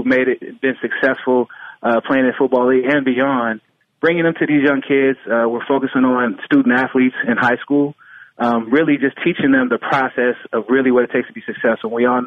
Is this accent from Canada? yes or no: no; California, United States; So I'm from the Bay Area, as you know